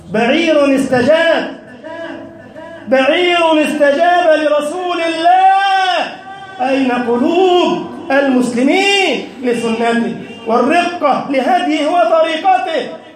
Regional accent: Egypt

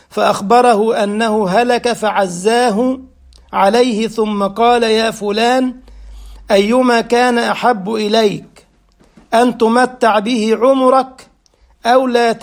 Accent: Egypt; زي ما كان يقولوا برضو كده عندنا في مصر

